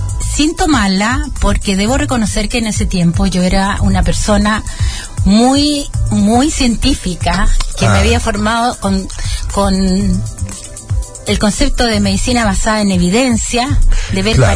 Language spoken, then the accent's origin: Spanish; Viña del Mar, Valparaíso, Chile; Provengo de Viña del Mar, nací en Viña del Mar, así que feliz porque esta es mi región.